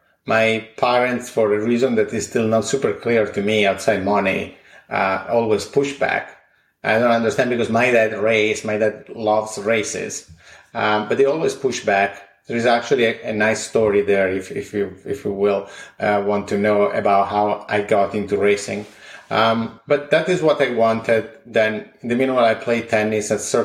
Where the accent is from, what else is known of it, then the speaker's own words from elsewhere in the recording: Italy; I grew up in Italy in a small town in the northeastern part.